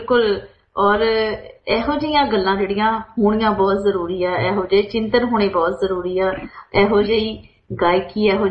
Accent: Punjab, India; moved away; ਮੈਨੂੰ ਲੱਗਦਾ ਜਦੋਂ ਅਸੀਂ ਪੰਜਾਬ ਛੱਡ ਦਿੰਦੇ ਹਾਂ ਤਾਂ ਜ਼ਿਆਦਾ ਮੋਹ ਹੋ ਜਾਂਦਾ ਆਪਣੀ ਮਾਂ ਦੇ ਨਾਲ

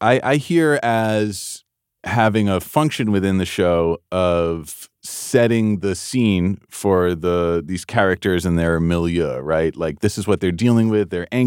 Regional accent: New York, United States; I grew up in New York.

